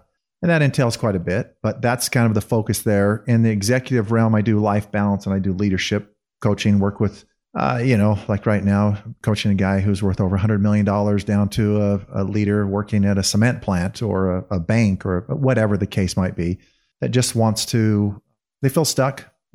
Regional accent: Bountiful, Utah, United States; So I was raised in Bountiful, right? Went to Viewmont High there.

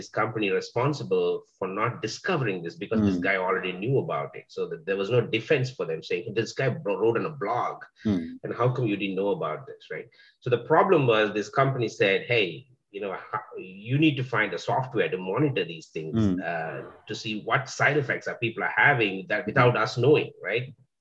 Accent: Sri Lanka; now in United States; I came to the US 22 years ago. My parents were originally from India, but I grew up in Sri Lanka. I was born and brought up in an area that's not very much known in Sri Lanka. It's the tea plantations

